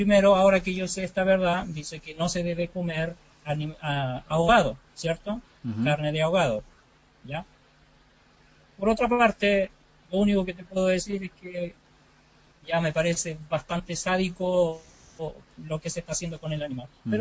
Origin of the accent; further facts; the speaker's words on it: Chile; yo soy chileno.